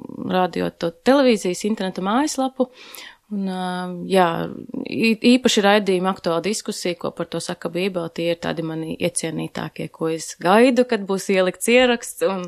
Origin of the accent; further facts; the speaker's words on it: Gulbene, Gulbene Municipality, Latvia; now in Riga, Latvia; Es esmu meitene no laukiem, no Gulbenes. Bet nu jau vairāk kā pusdzīvi dzīvo Rīgā, laikam gadu 17